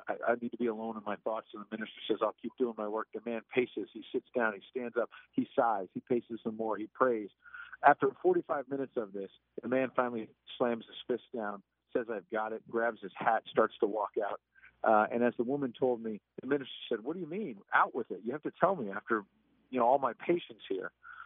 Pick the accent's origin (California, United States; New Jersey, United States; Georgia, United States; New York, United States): New York, United States; New York City; also born or lived in Long Island; growing up in New York City and then Long Island, I thought, what in the world?